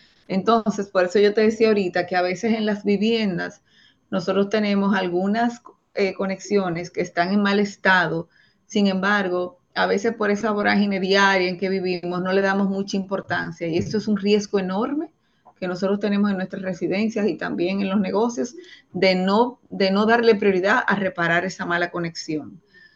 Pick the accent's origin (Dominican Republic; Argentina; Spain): Dominican Republic; no necesariamente nosotros como dominicanos tenemos las medidas o tomamos acciones para prevenir cualquier situación que pueda darse.